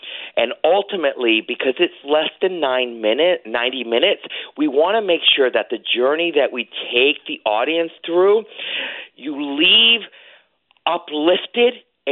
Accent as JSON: {"language": "English", "region": "Connecticut", "country": "United States", "tie": "born or raised there", "said": "I grew up here in Connecticut, so I have a lot of deep roots in this market share."}